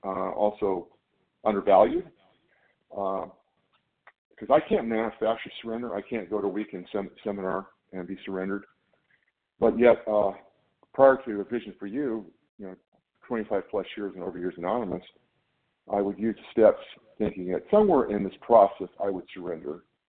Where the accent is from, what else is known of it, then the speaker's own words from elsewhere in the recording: California, United States; I'm from NorCal.